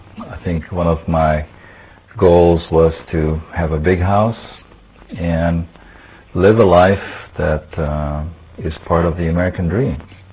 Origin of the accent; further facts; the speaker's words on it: Indonesia; moved away as an adult; now in United States; I didn't grow up here. I grew up in Indonesia, and I came here to the United States when I was 21 years old